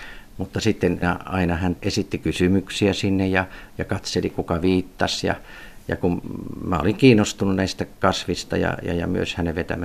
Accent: Punkalaidun, Pirkanmaa, Finland; jotka silloin lähinnä siitä kotiseutuni ympäristöstä keräsin. Muutama on kerätty lähikunnista

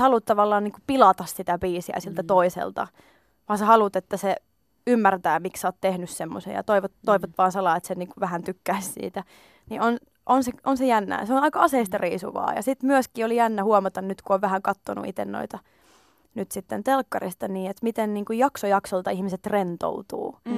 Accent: Oulu, North Ostrobothnia, Finland; Olen laulaja, lauluntekijä ja artisti ja olen kotoisin Oulusta.

